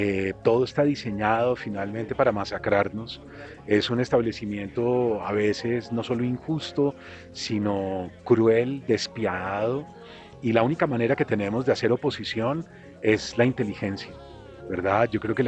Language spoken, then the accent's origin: Spanish; Colombia; Bueno, yo soy un narrador colombiano